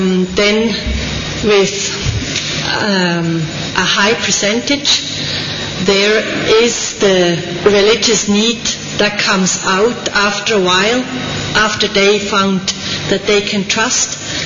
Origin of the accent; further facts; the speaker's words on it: Switzerland; English is a second language; I'm a chaplain. I'm from Switzerland, which has a bit of similar society like Germany.